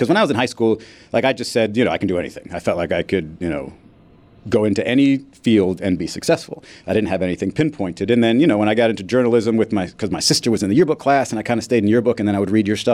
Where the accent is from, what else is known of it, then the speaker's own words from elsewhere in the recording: Miami, Florida, United States; So I grew up in Miami.